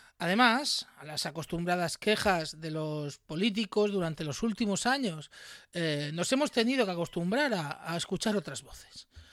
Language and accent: Spanish; Cartagena, Region of Murcia, Spain; en Los Dolores, Cartagena, de donde soy yo